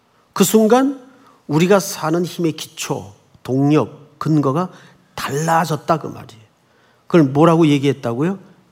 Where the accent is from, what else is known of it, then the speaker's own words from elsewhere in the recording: Gyeongsang, South Korea; 저는 경상도 사람인데